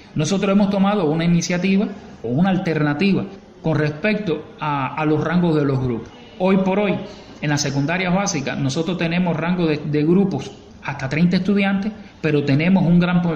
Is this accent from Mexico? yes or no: no; Cuba; nosotros como padres cubanos estamos adaptados de que nuestro niño vaya a la escuela